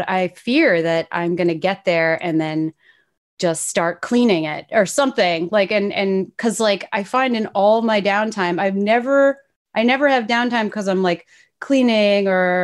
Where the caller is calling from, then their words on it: New York, United States; I am in the Hudson Valley, New York.